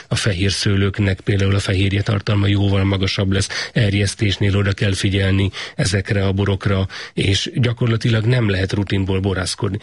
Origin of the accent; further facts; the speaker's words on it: Tapolca, Veszprém County, Hungary; born there; also born or lived in Budafok / Eger; Hát Tapolcán születtem, de a szakmát már igazából az egyetem, a budafoki iskolát végeztem